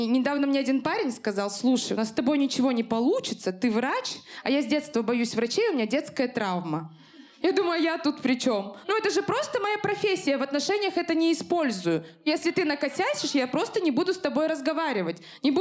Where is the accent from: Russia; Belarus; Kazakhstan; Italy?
Kazakhstan; Ну просто я казашка